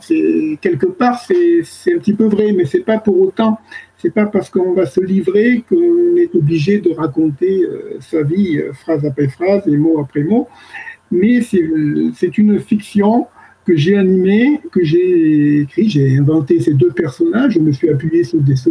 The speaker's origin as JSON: {"language": "French", "town": "Calvisson", "region": "Occitanie", "country": "France", "tie": "born or raised there", "also_born_or_lived": "Nîmes", "said": "je suis originaire de Gard. Du Gard, je suis né à Nîmes et j'ai habité dans un petit village entre Nîmes et Sommières qui s'appelle Calvisson."}